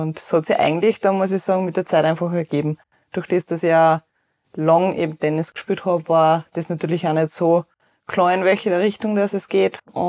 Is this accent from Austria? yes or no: yes; St. Johann, Austria; ich bin nachher eigentlich bei uns daheim in St. Johann ins Gymnasium gegangen